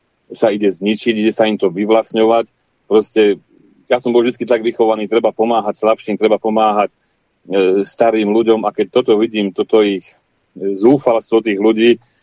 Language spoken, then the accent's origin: Slovak; Šurany, Nitra Region, Slovakia; Pracujem v poľnohospodárstve, pochádzam zo Šurian, narodil som sa tu, žijem tu celý svoj život od 86. roku